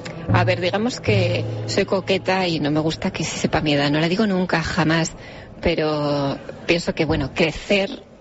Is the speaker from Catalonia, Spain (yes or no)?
no; Zaragoza, Aragon, Spain; soy de Zaragoza